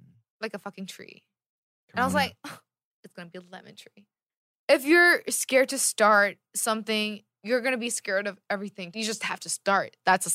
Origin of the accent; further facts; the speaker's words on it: California, United States; I'm from California.